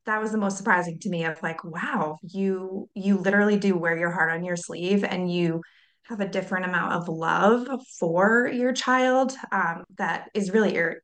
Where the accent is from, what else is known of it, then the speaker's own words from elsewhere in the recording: New Hampshire, United States; I am from New Hampshire.